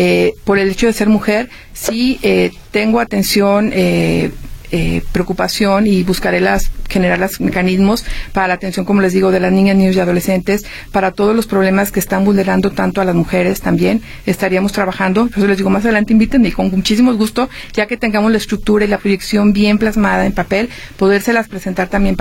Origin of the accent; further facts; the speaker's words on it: León, Guanajuato, Mexico; moved away as an adult; Soy originaria de León, Guanajuato. Me vine hace... Híjoles, tengo más de la mitad de mi vida aquí. Me vine a estudiar la carrera y pues ya me quedé